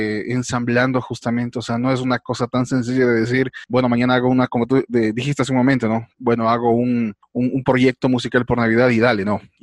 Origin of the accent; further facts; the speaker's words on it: Ecuador; siempre nosotros como ecuatorianos siempre tiramos un poco más hacia lo internacional